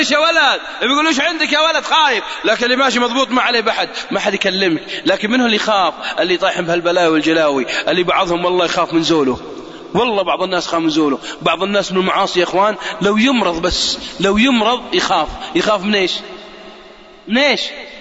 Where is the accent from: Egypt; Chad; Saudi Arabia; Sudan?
Saudi Arabia; باكستاني عاش عندنا في السعودية وراح لبلاده